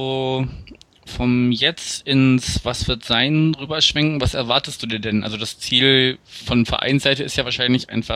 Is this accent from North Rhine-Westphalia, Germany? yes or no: no; Berlin, Germany; Also, ich bin selber auch Berliner, ich bin gar kein Hamburger.